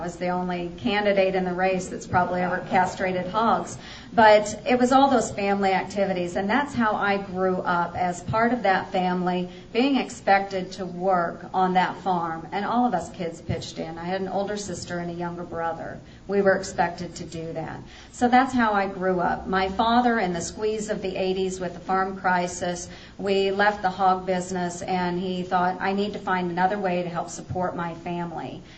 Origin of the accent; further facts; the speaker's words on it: Stanton, Iowa, United States; I am an Iowan. I was raised in Iowa. I was raised on a farm north of Stanton, Iowa, which is just south of Highway 34 in Montgomery County.